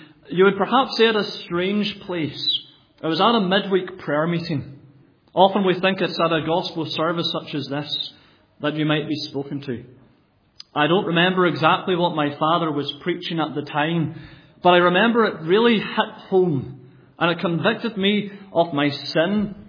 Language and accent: English; Scotland, United Kingdom; I grew up in Scotland most of my life, went through school there, both primary and secondary, and then later on university. But I was brought up there, as I said, in a Christian family.